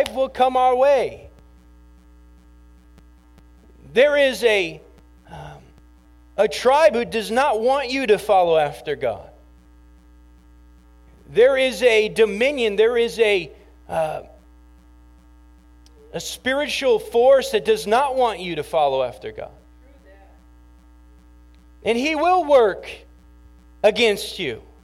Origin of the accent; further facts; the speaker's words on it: Flint, Michigan, United States; I'm from Flint, so I know what that's like